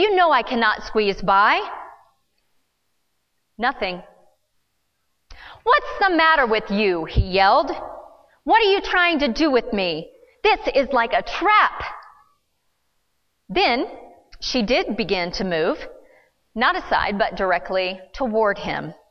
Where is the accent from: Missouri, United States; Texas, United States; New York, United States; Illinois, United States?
Missouri, United States; I grew up in Missouri.